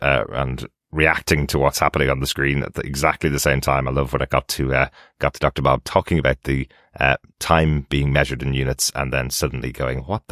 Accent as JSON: {"language": "English", "country": "Ireland", "accent": "Irish", "said": "especially if you can't understand my Irish accent occasionally"}